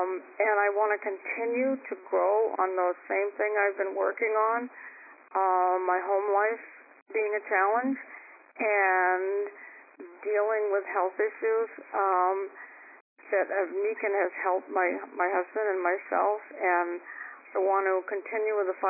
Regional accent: New Hampshire, United States; now in Florida, United States; Hi, I'm from New Hampshire, but now in Florida

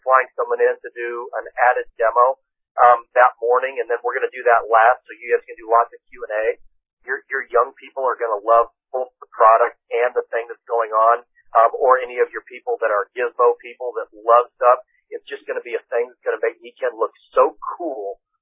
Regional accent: Ireland; but I'm Irish.

